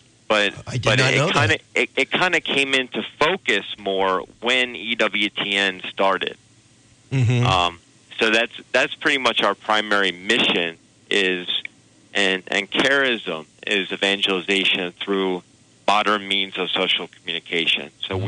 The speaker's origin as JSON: {"language": "English", "town": "Harrisburg", "region": "Pennsylvania", "country": "United States", "said": "I'm from Pennsylvania originally."}